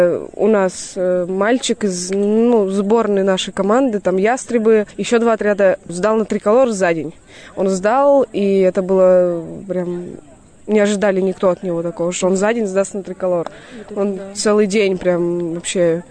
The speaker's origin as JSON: {"language": "Russian", "town": "Kemerovo", "region": "Kemerovo Oblast", "country": "Russia", "said": "Я из Кемерово, Кузбасс."}